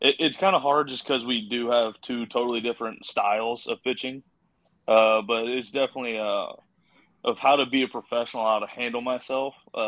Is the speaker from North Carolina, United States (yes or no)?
no; College Station, Texas, United States; So he went to Texas A&M, and I'm originally from Call Station, which is same town